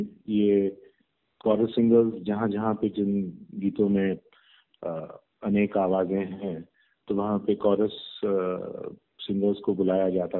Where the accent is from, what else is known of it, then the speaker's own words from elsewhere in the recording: Mumbai, Maharashtra, India; born there; मैं मुंबई में स्थित हूँ। मेरी पैदाइशी भी मुंबई की है और बेसिकली हम एक बिजनेस फैमिली से हैं